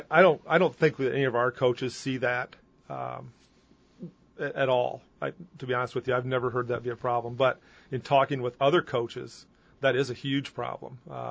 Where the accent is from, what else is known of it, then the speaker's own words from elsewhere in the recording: United States; I remember growing up in the Quad Cities, there were no camps.